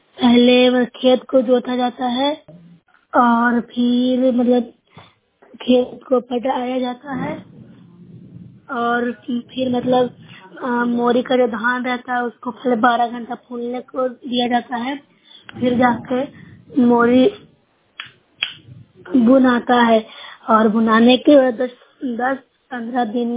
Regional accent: Bihar, India; मैं नूसरा प्रखंड से हूँ, जिला नालंदा की रहने वाली हूँ।

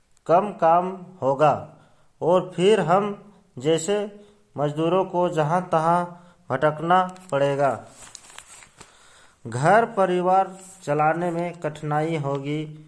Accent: Mungo, Jharkhand, India; मैं ग्राम मुंगो पंचायत चपरी प्रखंड नवाडी का स्थानीय निवासी हूँ।

